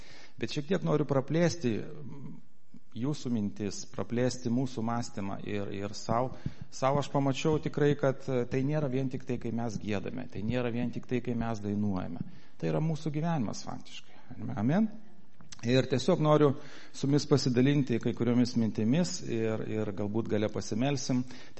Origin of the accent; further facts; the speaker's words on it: Vilnius, Vilnius County, Lithuania; also born or lived in Klaipėda; iš Vilniaus, šiaip gimiau Žemaitijoje, Klaipėdoje, bet visą gyvenimą gyvenu Vilniui.